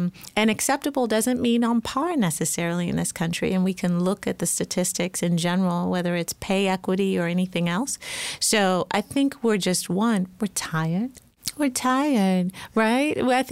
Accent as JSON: {"language": "English", "country": "Nigeria", "tie": "born or raised there", "moved": "yes", "lives_now": "United States", "said": "what it was to be a little girl growing up in Nigeria where my hair was, I'm mixed, right?"}